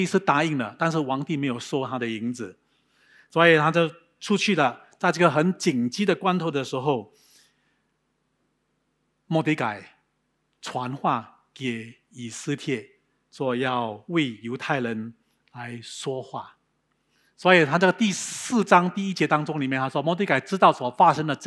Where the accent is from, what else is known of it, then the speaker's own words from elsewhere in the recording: Singapore; 可能我们新加坡人也是一样，怕输